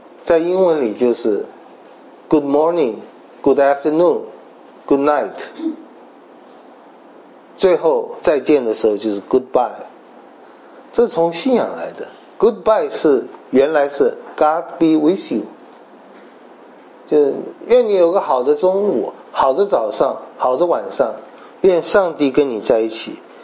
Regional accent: China; 那么我们中国人不太讲谦卑，我们讲谦虚啊

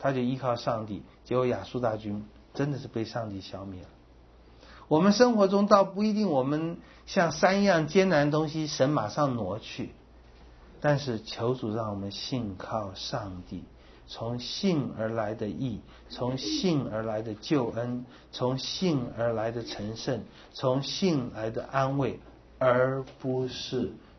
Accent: China; 各位，这个对我们中国人，对犹太人，对所有不信的人都叫做绊脚石。

